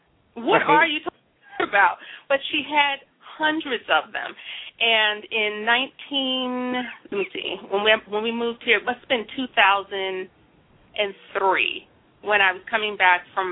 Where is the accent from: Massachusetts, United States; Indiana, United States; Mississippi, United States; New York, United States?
New York, United States; New York City; I was born and raised in the Bronx